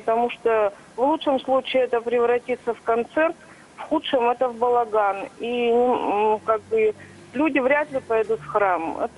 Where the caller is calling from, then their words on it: Yekaterinburg, Sverdlovsk Oblast, Russia; я звоню из Екатеринбурга.